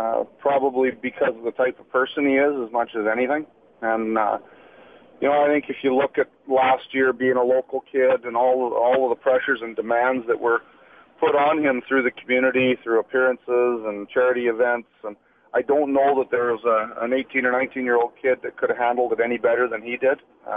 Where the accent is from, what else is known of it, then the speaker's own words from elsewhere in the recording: Regina, Saskatchewan, Canada; And I was from Regina and a fixture at the Brandt Center for many games